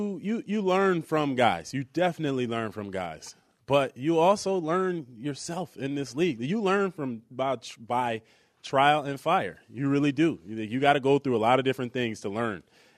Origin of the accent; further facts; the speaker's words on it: New Jersey, United States; I mean, I'm from New Jersey, and I complain about the weather every day here.